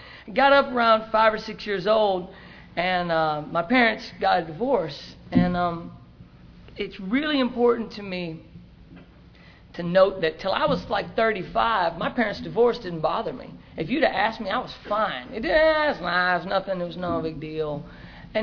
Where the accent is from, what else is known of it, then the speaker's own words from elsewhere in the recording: Arkansas, United States; born there; I was born in Arkansas, and my dad was a rodeo cowboy, and my mom rodeoed with him